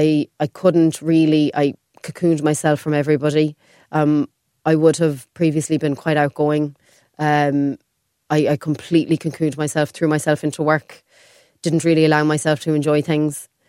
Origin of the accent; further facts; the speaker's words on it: Ireland; I'm from the country. I'm not from Dublin.